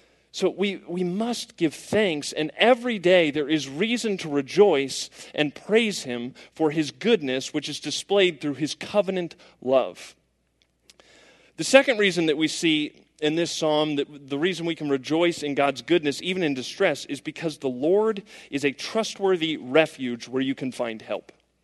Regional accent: Denver, Colorado, United States; Like, I grew up in Denver, Colorado, so I woke up every day and I saw the mountains

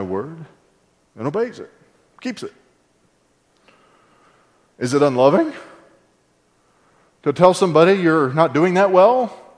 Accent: the South, United States; picking cotton, because I'm from the South, is that free?

